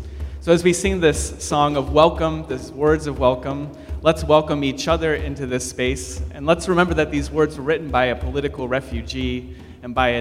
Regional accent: Oak Park, Illinois, United States; now in Boston, United States; I'm visiting from Boston, although I grew up in Oak Park. So it's nice to be back in the Midwest.

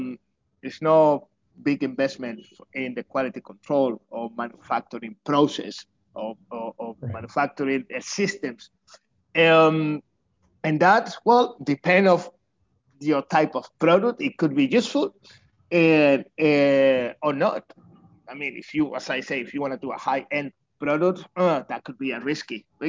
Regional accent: China; English is a second language; I came from China

